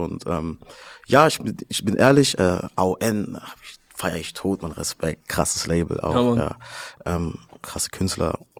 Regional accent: Karlsruhe, Baden-Württemberg, Germany; so bei uns in Karlsruhe, Nordstadt, gab es auch die Army Base und so, weißt

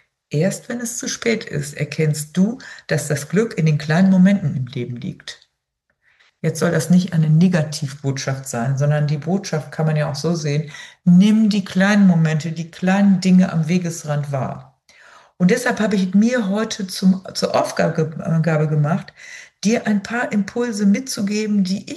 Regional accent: Lower Saxony, Germany; ich komme aus dem Emsland

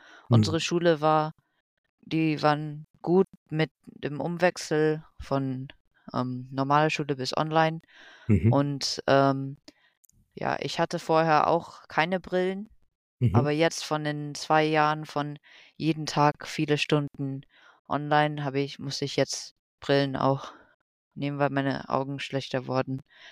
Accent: Philippines; also born or lived in Germany; ich bin ja quasi in Philippinen aufgewachsen und das war einfach so normal für mich. Und dann, es war so andersrum, als ich in Deutschland war es nicht so normal. Und ja, ich bin gewöhnt jetzt in beiden Ländern zu leben

